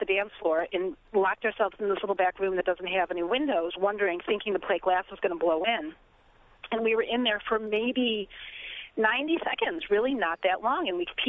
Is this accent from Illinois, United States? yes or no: yes; Chicago, Illinois, United States; And I grew up in Chicago, and we had to make runs for the cellar and stuff when I was a kid.